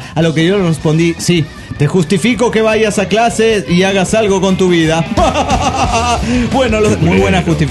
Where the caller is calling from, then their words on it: La Paz, Bolivia; de La Paz, Bolivia.